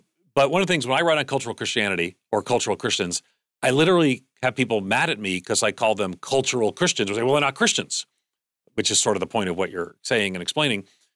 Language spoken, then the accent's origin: English; New York, United States; So I grew up outside New York City, Irish Catholic household, but nominally Catholic. The Catholic Church was the church we didn't go to on Sundays. And so I'm a northerner, northeasterner, moved to the South.